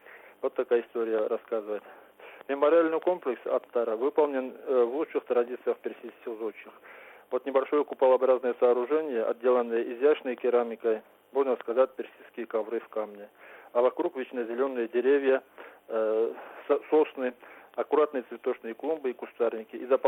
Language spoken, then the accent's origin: Russian; Upper Balkaria, Kabardino-Balkaria, Russia; из Верхней Балкарии. Я сейчас нахожусь в Иране, в окрестностях города Нишапур.